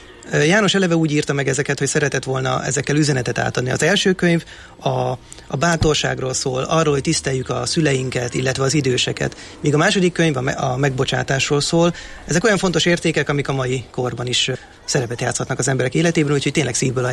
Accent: Hungary; magyar ember vagyok, magyarul beszélek

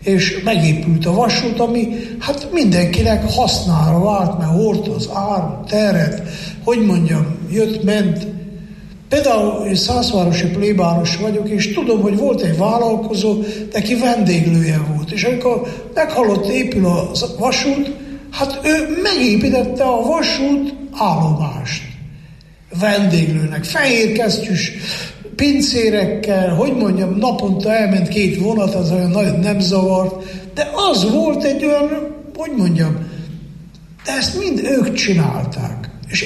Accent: Székely Land, Romania; ugye én Székely vagyok

